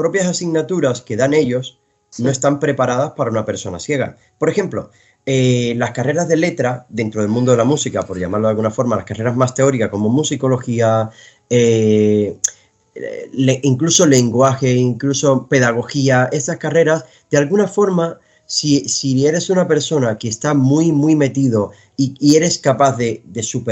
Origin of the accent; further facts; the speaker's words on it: Cuba; yo vengo de Cuba, un poco también especializado en la música popular, en la música jazz